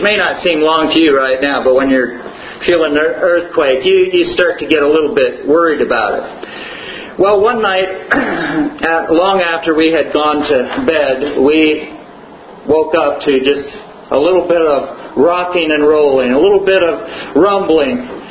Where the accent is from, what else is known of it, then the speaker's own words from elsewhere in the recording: California, United States; But, you know, growing up in California, you get used to them